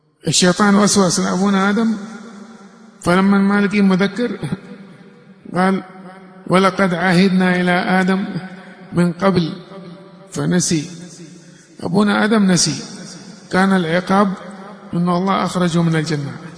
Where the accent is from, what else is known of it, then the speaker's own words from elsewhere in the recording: Mecca, Makkah Province, Saudi Arabia; also born or lived in Yemen; مواليد مكة المكرمة, تربيت في اليمن 10 سنوات، طفولتي كانت في اليمن، كانت من أسعد أيام مرت علي في حياتي. ثم رجعت إلى السعودية، فكبرت ونشأت